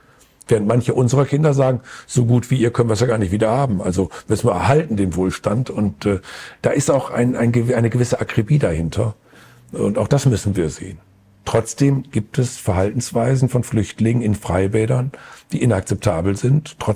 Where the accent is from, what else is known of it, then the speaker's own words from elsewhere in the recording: Burgwedel, Lower Saxony, Germany; In meine Heimatgemeinde Burgwedel ist eine Familie gekommen aus Afghanistan.